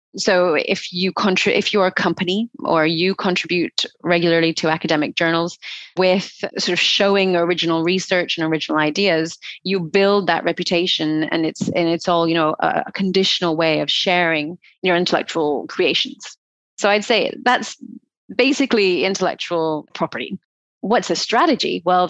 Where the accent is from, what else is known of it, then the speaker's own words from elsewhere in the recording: Alberta, Canada; also born or lived in United Kingdom; now in France; I'm Canadian originally, but I didn't know that. Yeah, I am. I'm from Alberta. But then I spent the last 30 years in Europe. So I did all my schooling and studying and everything in the UK. And I've been in the south of France for the last 6 years.